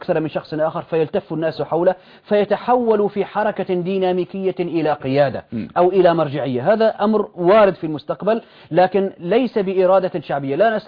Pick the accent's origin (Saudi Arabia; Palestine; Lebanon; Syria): Syria; أن عندنا في سوريا